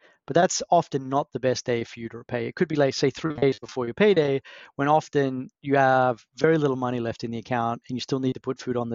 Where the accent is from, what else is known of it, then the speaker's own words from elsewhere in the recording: Brisbane, Queensland, Australia; now in London, United Kingdom; But originally I'm from Australia. So grew up in Brisbane. And then my grandparents have a cattle property, a cattle ranch in American parlance in central Queensland.